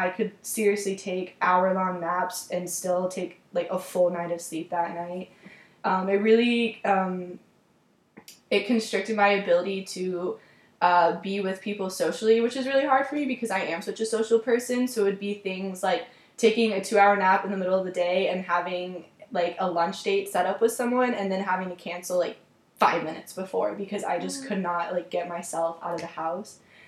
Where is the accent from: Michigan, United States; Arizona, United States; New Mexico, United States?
Arizona, United States; Phoenix; I'm from Phoenix, Arizona. I'm currently a junior at the U of A studying public health